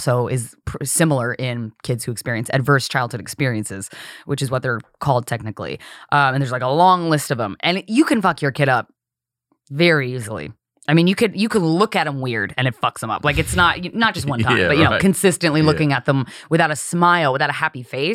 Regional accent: Chesapeake, Virginia, United States; So I spent a lot of my childhood in, Chesapeake, Virginia, because my dad was in the Navy

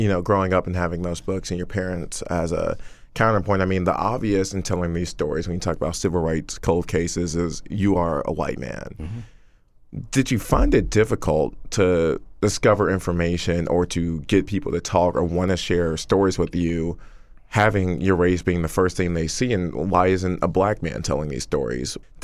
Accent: Georgia, United States; I grew up here in Georgia.

